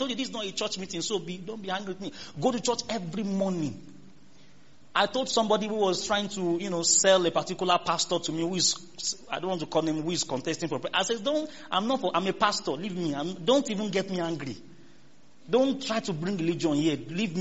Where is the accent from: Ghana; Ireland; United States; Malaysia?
Ghana; I'm a Ghanaian